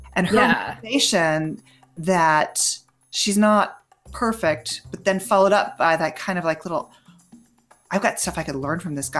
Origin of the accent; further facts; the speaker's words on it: New England, United States; Oh, no, I grew up in New England. I grew up in New England